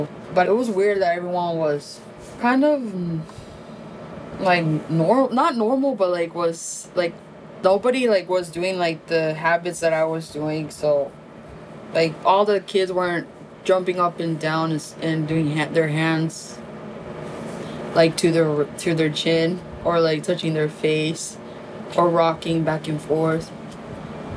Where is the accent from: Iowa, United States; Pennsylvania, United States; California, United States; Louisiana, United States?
California, United States; Garden Grove; I grew up in Garden Grove, California.